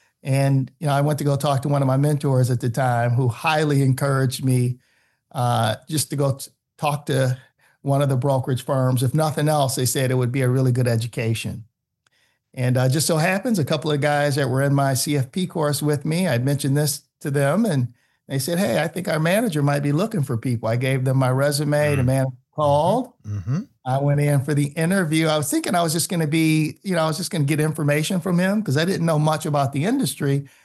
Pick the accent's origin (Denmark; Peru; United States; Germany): United States; Detroit, Michigan; And the Dolphins are going next to Detroit, which is my hometown.